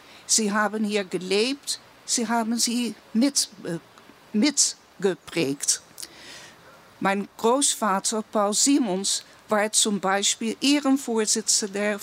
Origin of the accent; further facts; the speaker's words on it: Amsterdam, North Holland, Netherlands; ich bin in Amsterdam aufgewachsen